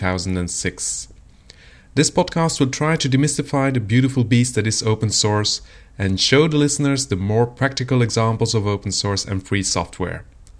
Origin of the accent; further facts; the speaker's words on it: Belgium; For example, I'm from Belgium, and the Belgian government departments, for example, will be instructed to use an open file format for internal communications.